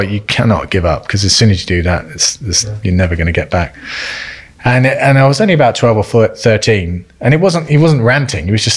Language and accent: English; South West England, United Kingdom; Yeah, I was about 11 or 12 years old and I grew up in Cornwall